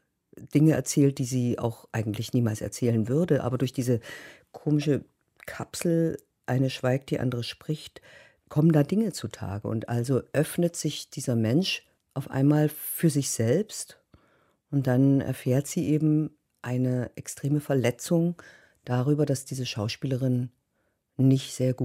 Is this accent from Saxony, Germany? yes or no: yes; Großenhain, Saxony, Germany; Ich habe als Kind, hat mich mein Vater angemeldet im Pioniertheater Großenhain, da wo ich herkomme.